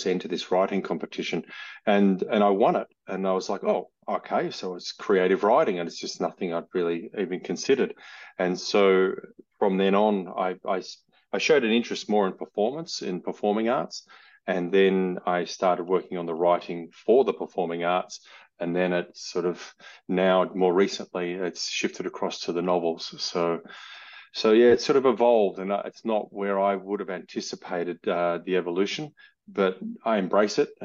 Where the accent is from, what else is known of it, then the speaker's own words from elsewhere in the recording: Australia; I'm Australian, as you can hear from my accent, and I also work in film.